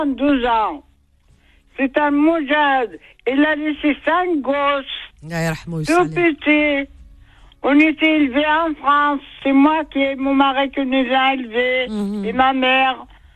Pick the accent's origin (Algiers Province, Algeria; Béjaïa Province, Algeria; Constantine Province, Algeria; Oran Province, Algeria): Béjaïa Province, Algeria; Béjaïa; Moi, je suis de Bourget.